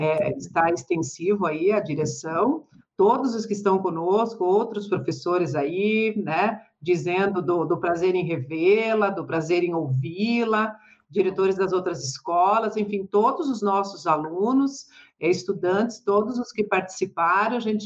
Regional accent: Francisco Beltrão, Paraná, Brazil; O Polo de Francisco Beltrão, ali, minha terra, né?

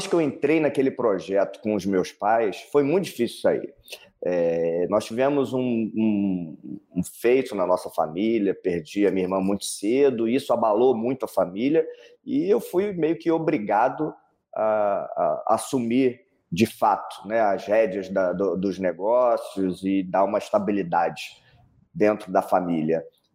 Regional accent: Rio de Janeiro, Brazil; Então, eu já tenho 49 anos, né? Sou natural do Rio de Janeiro, aquele carioca da gema.

